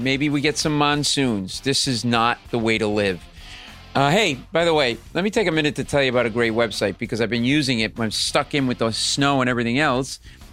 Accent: Rhode Island, United States; And we're fellow New Englanders. You grew up in Mass. I grew up in Rhode Island.

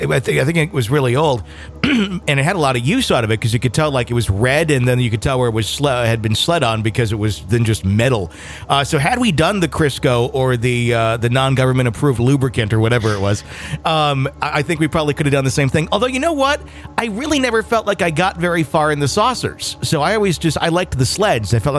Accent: Wisconsin, United States; We're from Wisconsin, so we have much experience sledding.

